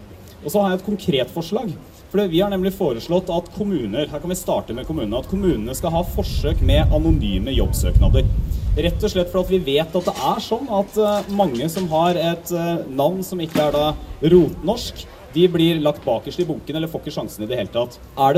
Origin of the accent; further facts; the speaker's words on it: Telemark, Norway; Jeg var hjemme I Telemark og besøkte en rusinstitusjon I Skien